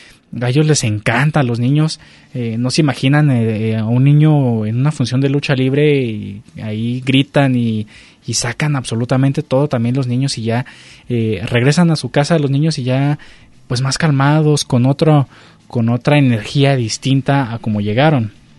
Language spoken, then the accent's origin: Spanish; Mexico; nosotros lo que hacemos como mexicanos es que los invitamos